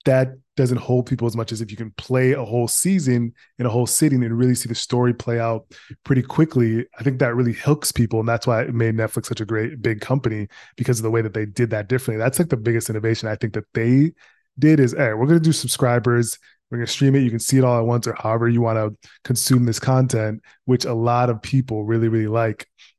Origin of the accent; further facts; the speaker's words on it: Minneapolis, Minnesota, United States; I wanted to read it because I'm from Minneapolis.